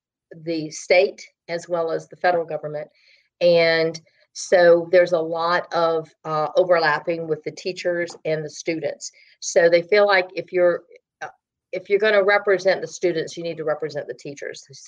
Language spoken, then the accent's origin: English; Kempsville, Virginia, United States; which is where I live and very close to where I grew up because I grew up in the Kempsville area.